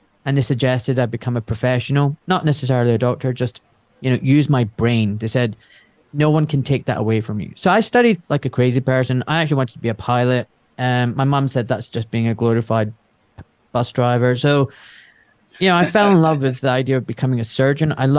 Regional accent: Glasgow, Scotland, United Kingdom; So I was born in Scotland to immigrant parents, grew up in a very deprived part of Glasgow.

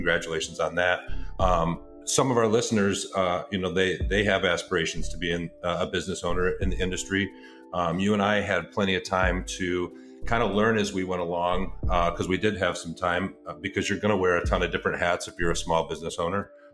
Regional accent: Michigan, United States; also born or lived in Colorado; I was out in Colorado. I lived out there for 13 years. I grew up here in Michigan, lived out there for 13 years.

